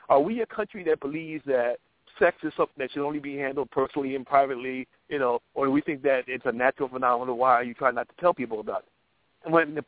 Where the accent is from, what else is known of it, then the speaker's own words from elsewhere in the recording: Philadelphia, Pennsylvania, United States; And I grew up in Philadelphia where I could not go home from school and make my way from the airport to my house without seeing cops